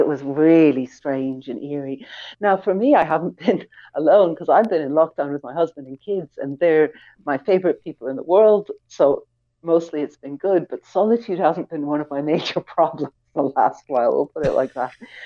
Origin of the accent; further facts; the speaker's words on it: Ireland; definitely I'm an Irish writer. I'm an Irish writer in an odd way, in that I have that slight half outsider's eye